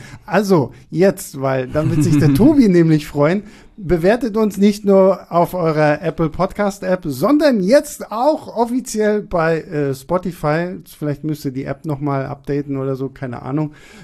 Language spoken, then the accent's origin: German; Rostock, Mecklenburg-Vorpommern, Germany; ich bin in Rostock aufgewachsen und wir haben da jetzt so zwei Kinos.